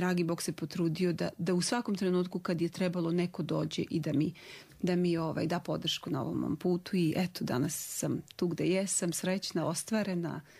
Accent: Gerzovo, Republika Srpska, Bosnia & Herzegovina; ja sam rasla u Gerzovu, to je selo, nadomak Mrkonjića, i gotovo 15 godina nisam imala mogućnost da se školujem.

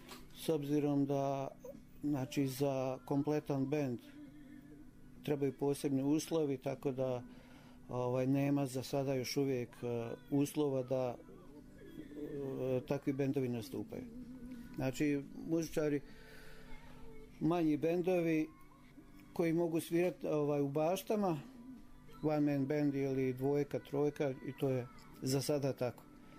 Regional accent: Banja Luka, Republika Srpska, Bosnia & Herzegovina; Inače, sportske dvorane, pogotovo kod nas u Banja Luci, jako teške prostorije za ozvučenje.

